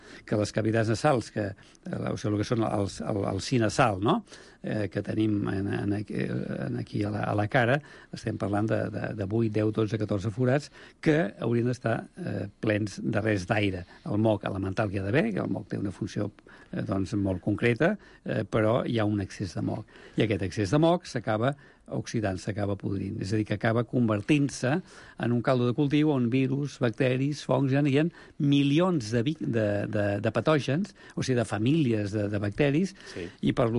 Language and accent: Catalan; Sant Cugat, Catalonia, Spain; Jo recordo que quan era petit, jo dic que jo sóc fill de Sant Cugat, 7.500 habitants